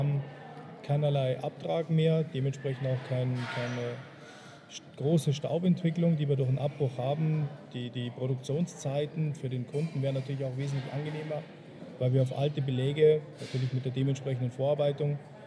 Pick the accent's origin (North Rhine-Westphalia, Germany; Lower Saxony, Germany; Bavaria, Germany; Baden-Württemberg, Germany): Bavaria, Germany; accent: Bavarian; Ich komme aus dem Chiemgau, nahe der Salzburger Grenze.